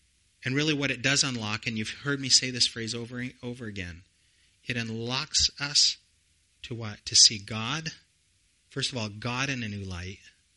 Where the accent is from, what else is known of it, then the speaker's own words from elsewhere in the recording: British Columbia, Canada; I grew up born and raised on Vancouver Island. I thought, you know, maybe go to Vancouver, go to UBC, get a degree, come back to our small town of 20,000 people